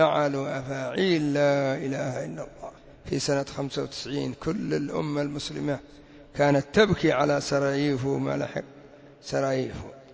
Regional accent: Yemen; زلازل الآن عندنا في اليمن 3 زلازل قد وقعت في 2 أسبوع

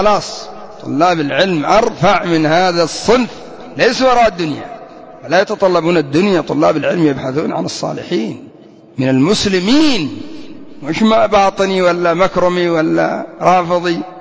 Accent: Yemen; فترة من الفترات انتشر عندنا في اليمن ما يسمى بالزواج السياحي

